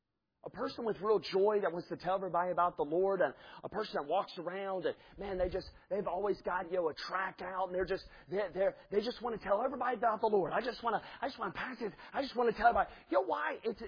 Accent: the South, United States; I grew up in the South, all right?

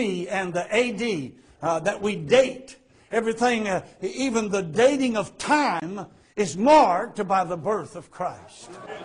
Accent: Louisiana, United States

